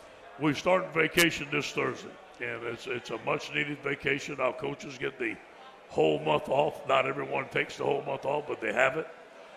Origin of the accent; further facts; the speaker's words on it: Salt Lake City, Utah, United States; It's a little different when we grew up in Salt Lake Foosball.